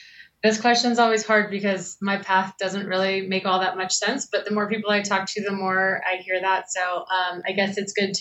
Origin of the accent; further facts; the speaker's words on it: Jacksonville, Florida, United States; I did that for a while in Florida, in Jacksonville, my hometown.